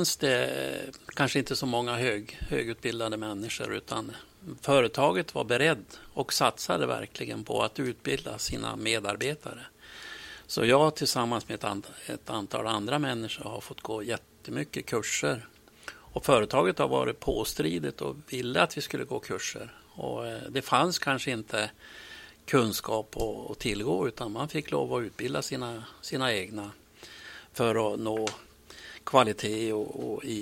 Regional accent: Tvärlandsböle, Västernorrland County, Sweden; Ja, jag är född och uppvuxen uppe i Tvärlandsböle i norr om Bredbyn.

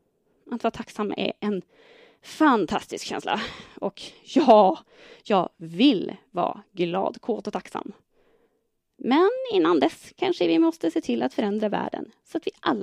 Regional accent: Örnsköldsvik, Västernorrland County, Sweden; born there; Jag föddes på Örnsköldsviks sjukhus en lördag i september 1978.

